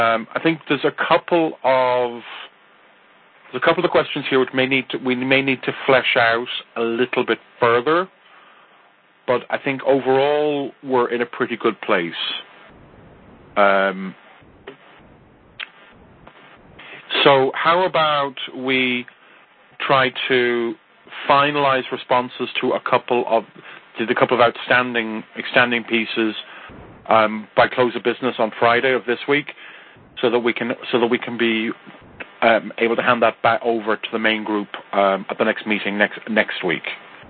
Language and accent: English; Ireland; I'm Irish, so I can't even plead the fifth, since we don't have a fifth.